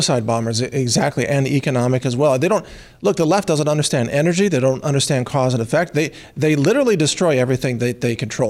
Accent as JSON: {"language": "English", "region": "Texas", "country": "United States", "said": "Well, we're working hard, and we are 100% pro-America, and I'm also a Texan as well."}